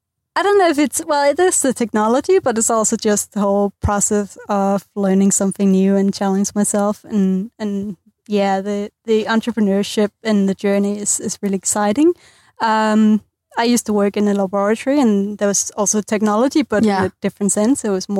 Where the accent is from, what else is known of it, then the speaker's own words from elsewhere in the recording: Denmark; now in Dunedin, New Zealand; my husband grew up in Dunedin and I'm originally from Denmark. So we've been living in Denmark for the past 10 years